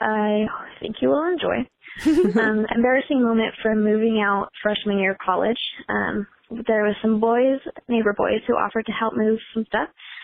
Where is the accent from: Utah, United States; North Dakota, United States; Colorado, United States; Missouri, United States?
Utah, United States; I am from Utah.